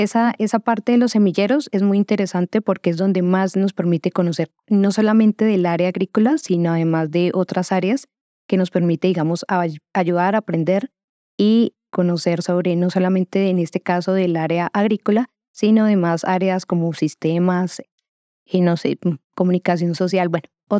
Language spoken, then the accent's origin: Spanish; Pacho, Cundinamarca, Colombia; Ah, yo soy de Pacho, Cundinamarca. Nací.